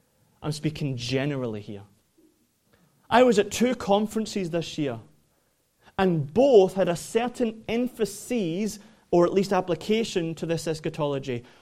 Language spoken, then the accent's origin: English; Scotland, United Kingdom; You come to my home country, many cities had gates and walls. You go to Dundee, you'll see a remnant of the wall. You go to Edinburgh, there were remnants of a wall. Glasgow, you see remnants of a wall.